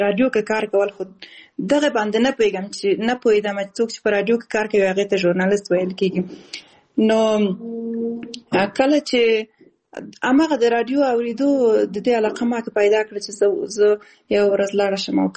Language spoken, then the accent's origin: Pashto; Balkh, Afghanistan; born there; also born or lived in Khost / Kabul / Kunduz; او زه اصل د خوست ولایت یم، خو زیږیدلې په بلخ ولایت کې یم او زده کړې مې په کابل کې او په کندز ولایت کې کړې دي.